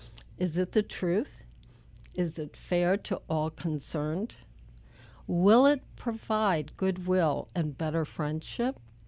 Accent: Wisconsin, United States; also born or lived in Boston / California; I was born and raised in Wisconsin. I lived in Boston area for 12 years before moving to California. And then my husband and I moved 10 years ago to this area.

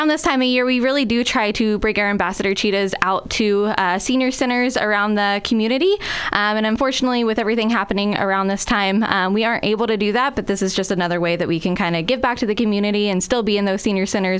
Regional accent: Ohio, United States; I'm actually from Ohio, so I worked at a zoo out there.

